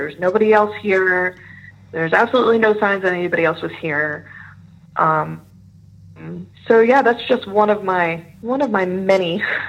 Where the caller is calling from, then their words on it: Virginia, United States; I'm in Northern Virginia.